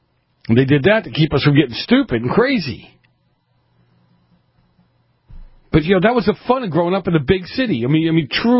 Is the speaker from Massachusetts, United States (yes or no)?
yes; Boston, Massachusetts, United States; I grew up in Boston, in the north end of Boston.